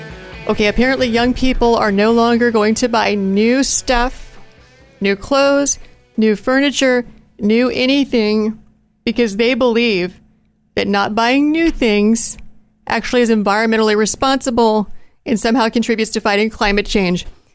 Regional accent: Appalachia, United States; Growing up in Appalachia, sometimes beneath the poverty line, my mom always bought my clothes at yard sales.

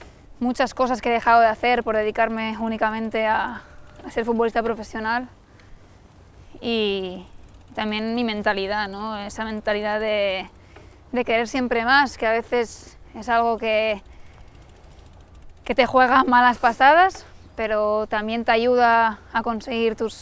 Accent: Catalonia, Spain; Sitges en verano se llena bastante de gente. Es un sitio muy turístico. Mi pueblo, que está al lado, no tanto.

